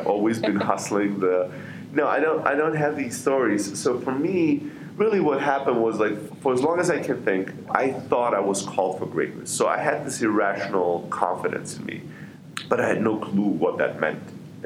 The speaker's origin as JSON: {"language": "English", "country": "Germany", "tie": "born or raised there", "said": "I grew up in Germany, although we were a Greek family, and it was very much an immigrant factory worker upbringing."}